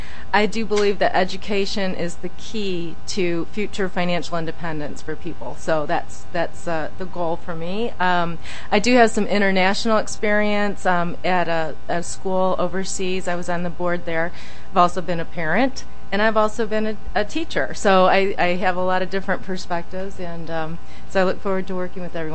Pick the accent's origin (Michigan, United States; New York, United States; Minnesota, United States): Minnesota, United States; Woodbury; I come in from Woodbury area, suburb of the Twin Cities on the east side.